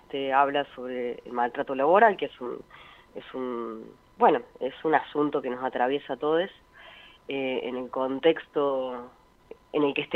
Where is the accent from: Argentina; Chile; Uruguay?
Argentina; Córdoba; now in Buenos Aires, Argentina; Yo soy de Córdoba, trabajo en Buenos Aires.